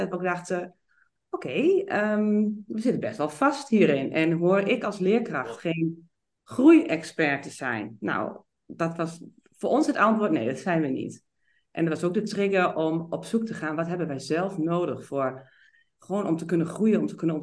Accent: Enschede, Overijssel, Netherlands; Ik kom uit Enschede, ik woon in Enschede

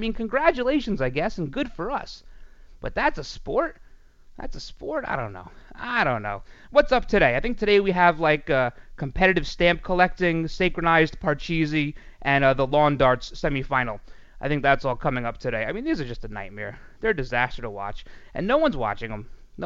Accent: United States; I don't know. I'm an American. Give me miles.

